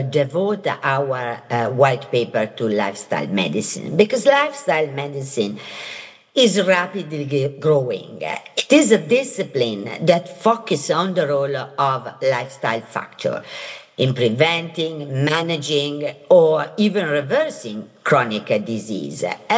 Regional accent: Italy; I come from Italy, so think about a Mediterranean diet

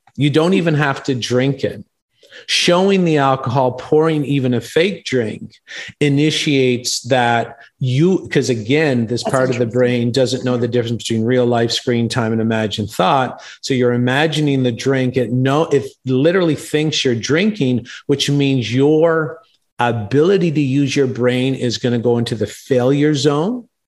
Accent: Canada; And that's why in a lot of shows, and I'm Canadian

